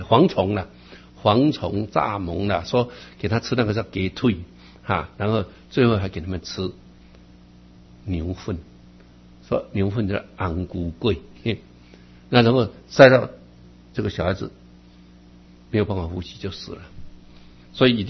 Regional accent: Yilan County, Taiwan; 在我小时候啊，台湾人口只有500多万，所以乡下真的是很偏僻。所以我们乡下有什么啊，我们宜兰县

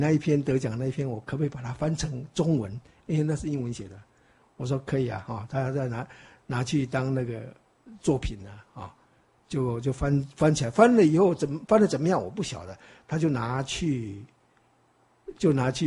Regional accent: China; 就是我们中国人说平平仄仄平安那个东西啊，

